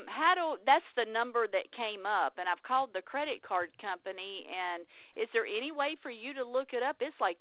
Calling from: North Carolina, United States; Hey, I'm calling from North Carolina

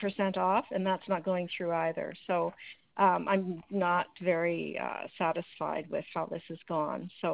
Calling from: Vancouver, British Columbia, Canada; I'm calling from Vancouver, Canada.

